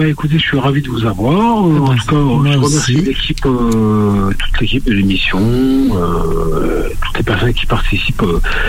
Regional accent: France; born there; je vais vous donner mon âge. J'ai 60 ans. Je suis né en France. Oui. Je suis franco.

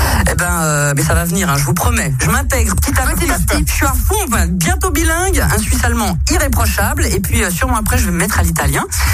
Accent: Paris, Île-de-France, France; Même si je viens de Paris, de la banlieue, et puis que ça craint et tout

